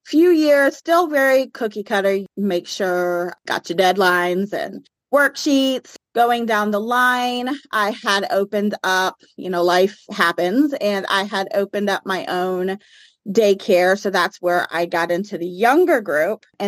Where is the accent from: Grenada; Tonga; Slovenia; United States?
United States; Chesapeake, Virginia; I am from Chesapeake, Virginia, which is in the Hampton Roads area. Most people probably know Virginia Beach. That's the same area.